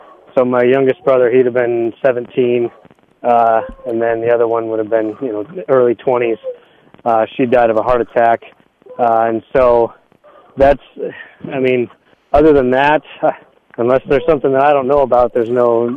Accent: Omaha, Nebraska, United States; I'm from the Omaha area, roughly, so definitely have that.

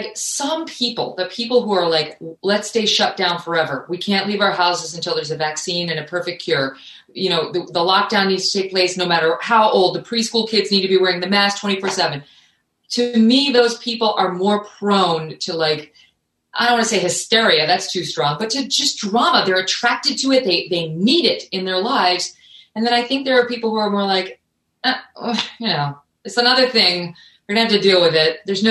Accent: Ireland; I am Irish after all.

